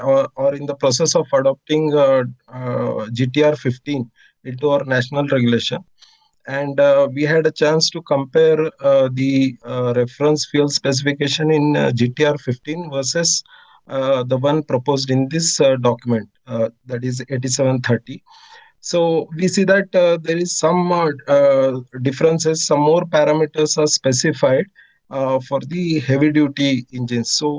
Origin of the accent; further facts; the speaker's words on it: India; English is a second language; I'm from India.